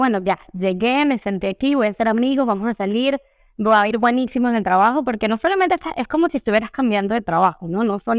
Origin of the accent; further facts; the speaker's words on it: Venezuela; moved away as an adult; also born or lived in Colombia; now in Mexico; decidí mudarme definitivamente a México, porque yo soy venezolana